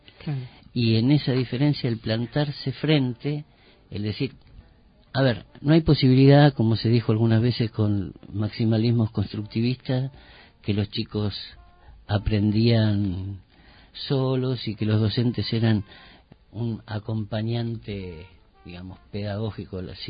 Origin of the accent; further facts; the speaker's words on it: La Matanza, Buenos Aires Province, Argentina; Yo soy del distrito de La Matanza, o sea que convivo con situaciones de violencia que no son nada más que de violencia física